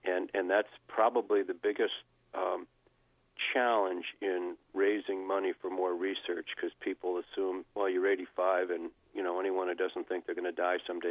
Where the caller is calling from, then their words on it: Massachusetts, United States; But I'm calling from Cape Cod.